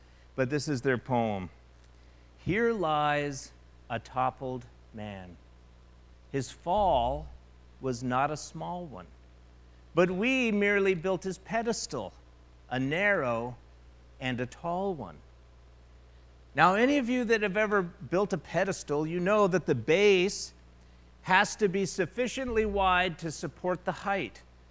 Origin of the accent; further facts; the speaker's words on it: Montana, United States; I come from Montana, where cattle is the big deal.